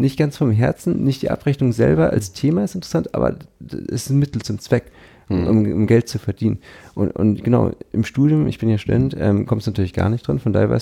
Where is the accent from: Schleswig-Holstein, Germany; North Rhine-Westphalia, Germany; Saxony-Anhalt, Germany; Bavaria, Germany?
Schleswig-Holstein, Germany; Pinneberg